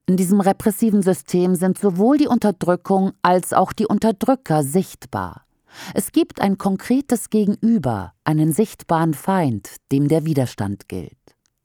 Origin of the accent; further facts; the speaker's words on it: Lower Saxony, Germany; Dazu ein Beispiel aus meinem Heimatland Niedersachsen.